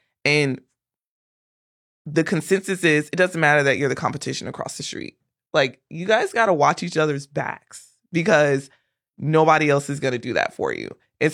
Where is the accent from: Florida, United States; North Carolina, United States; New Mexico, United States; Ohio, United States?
Florida, United States; Ocala; I told you guys I'm from Ocala and I graduated high school in 2004 and I've only been back home to visit. And then my family and I just moved back to Ocala this year